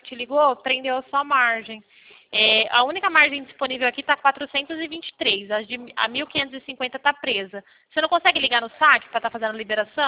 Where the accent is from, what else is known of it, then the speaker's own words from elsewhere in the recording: Pirassununga, São Paulo, Brazil; Sou de Pirassununga